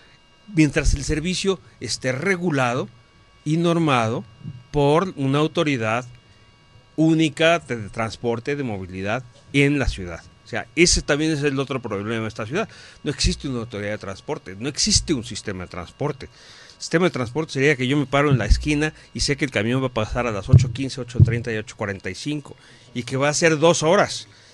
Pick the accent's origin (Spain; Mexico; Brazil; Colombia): Mexico; pero yo creo que todos somos mexicanos